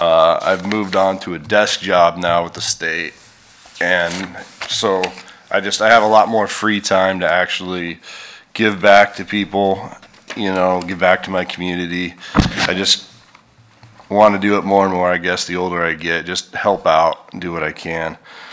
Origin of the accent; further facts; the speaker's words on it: Keizer, Oregon, United States; Basically, I was born and raised in Kaiser. I graduated from McNary.